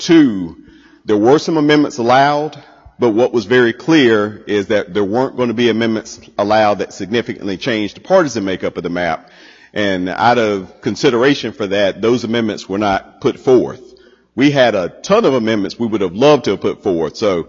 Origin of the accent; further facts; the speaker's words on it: North Carolina, United States; So a lot of you know I'm originally from Lee County.